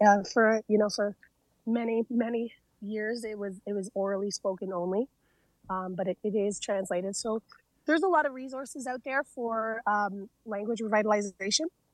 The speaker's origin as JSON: {"language": "English", "town": "Six Nations of the Grand River", "region": "Ontario", "country": "Canada", "said": "Mohawk Turtle Clan from the Six Nations of the Grand River. And even introducing myself, like using my native language"}